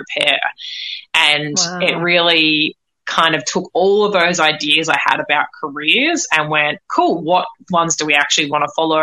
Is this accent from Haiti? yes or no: no; Australia; now in United States; I'm in the States at the moment, I grew up in Australia